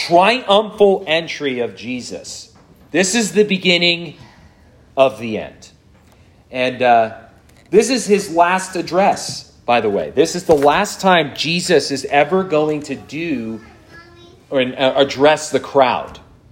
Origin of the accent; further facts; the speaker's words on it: New Jersey, United States; So I'm from New Jersey, pretty close proximity.